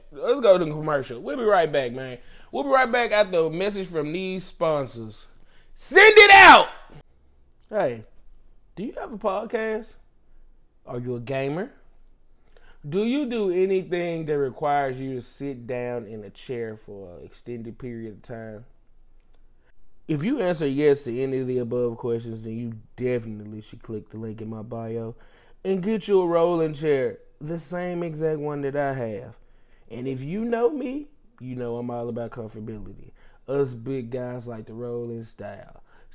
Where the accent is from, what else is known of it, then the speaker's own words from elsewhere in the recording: Memphis, Tennessee, United States; But, yes, nonetheless, I am from Memphis. I am from the great area of Raleigh, a.k.a. Murder 8, man.